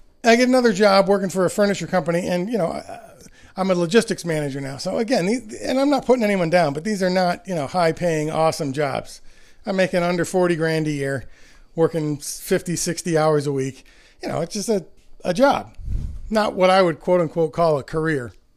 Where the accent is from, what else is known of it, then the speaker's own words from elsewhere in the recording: Williamsville, New York, United States; I'm back home. But I mean, just because I grew up in Williamsville, not Buffalo. So I don't know anybody.